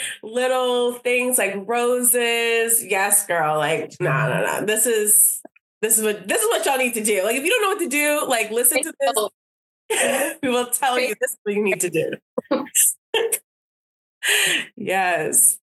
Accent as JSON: {"language": "English", "region": "New Jersey", "country": "United States", "said": "Yeah, because you're from New York, I'm from Jersey."}